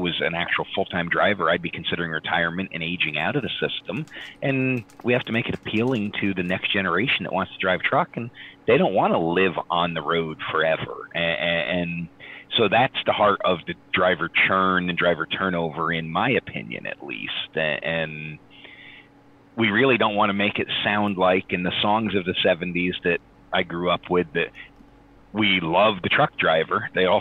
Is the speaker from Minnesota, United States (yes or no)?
no; Pennsylvania, United States; I couldn't cross the state line, but I could drive for 300 miles in my home state of Pennsylvania.